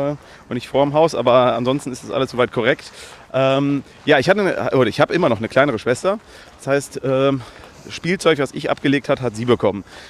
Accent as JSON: {"language": "German", "region": "Lower Saxony", "country": "Germany", "tie": "born or raised there", "lives_now": "Cologne, Germany", "said": "Ich bin 45 Jahre, nicht gebürtiger Kölner, sondern ich bin geboren im Ostfriesland, direkt an der Nordseeküste. Da groß geworden"}